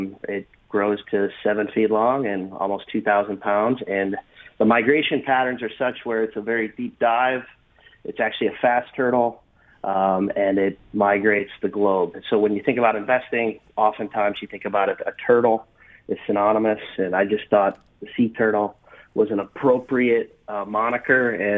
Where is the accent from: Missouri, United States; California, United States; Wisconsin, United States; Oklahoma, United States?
Missouri, United States; St. Louis; I'm originally from St. Louis, Missouri.